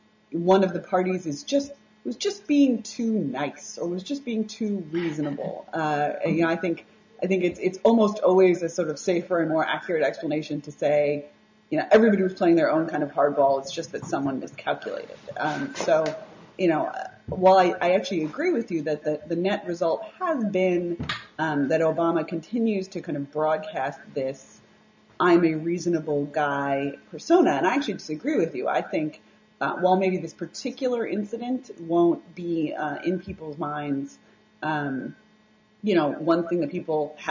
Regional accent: Washington, District of Columbia, United States; And as a native Washingtonian, or I grew up in the Washington area

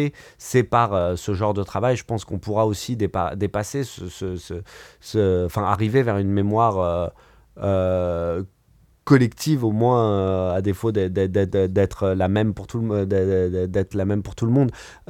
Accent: Lebanon; mais aussi peut-être parce que je suis Libanais.

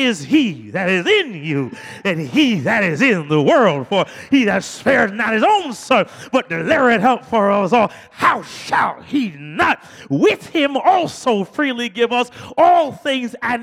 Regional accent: Brooklyn, New York, United States; I grew up in Brooklyn, and your pastor grew up in Southeast D.C.

